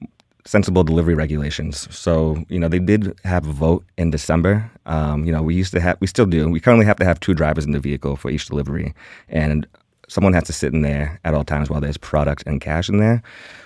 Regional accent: Quincy, Massachusetts, United States; So this is while I was still working at a dispensary in Quincy, my hometown.

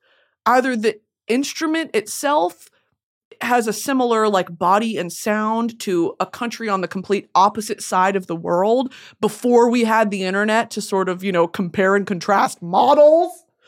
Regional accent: New England, United States; 'Cause I grew up in New England.

